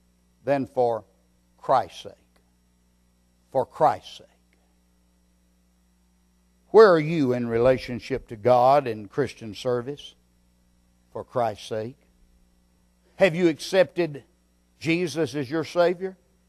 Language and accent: English; Texas, United States; ever lived out of Texas is when I was pastor in Louisiana and I was in the Navy in Florida. And as a Texan